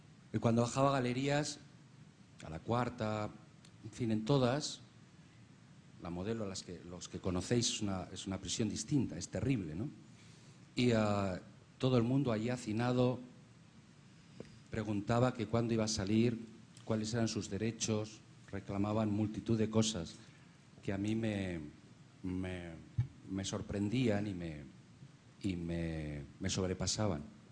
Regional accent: Albacete, Castilla-La Mancha, Spain; Yo vine de fuera, vine de Albacete a estudiar, donde había hecho el COU

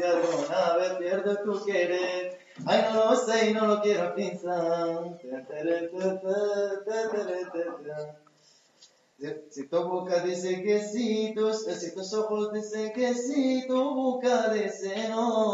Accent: Vilafranca del Penedès, Catalonia, Spain; De Barcelona, de Vilafranca del Penedès.

